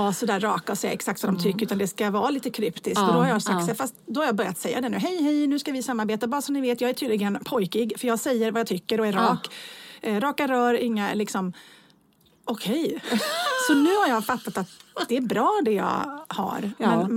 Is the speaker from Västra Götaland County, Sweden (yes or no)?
yes; Borås, Västra Götaland County, Sweden; Lidingö, jag kom från Borås.